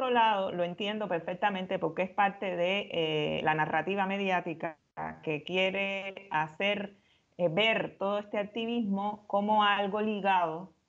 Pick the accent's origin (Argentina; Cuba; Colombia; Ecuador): Cuba; moved away; somos cubanos comunes y corrientes que llevamos en la mochila el amor a Cuba